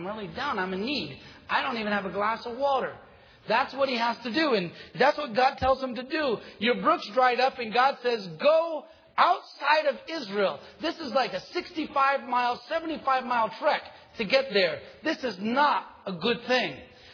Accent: Italy; You've got to remember, I'm from Italy. When we get in trouble, we know what to do.

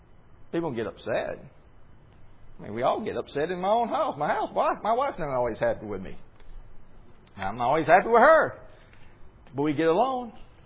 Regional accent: Alabama, United States; I'm from Alabama.

